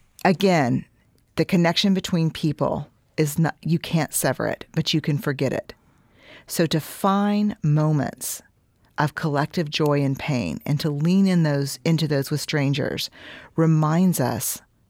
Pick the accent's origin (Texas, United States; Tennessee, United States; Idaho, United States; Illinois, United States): Texas, United States; Houston; Like, trust me, I'm from Houston.